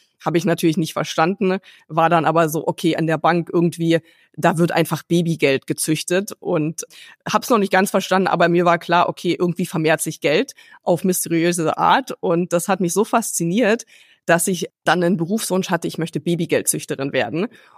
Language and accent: German; Baden-Württemberg, Germany; Und als Schwabe muss man sowieso sparen.